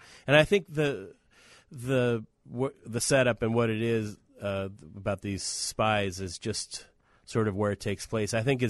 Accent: Russia; English is a second language; I'm from the Evil Empire.

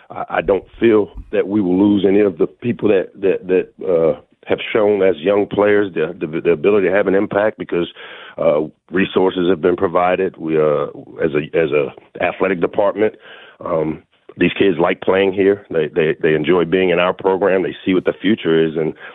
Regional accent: Washington, District of Columbia, United States; I grew up. I went to Ballou High School. I grew up on the South Side, so I'm used to having to make a lot out of a little

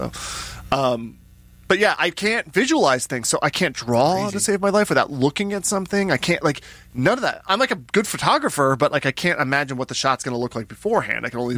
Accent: United States; I'm definitely an American citizen. Not an alien.

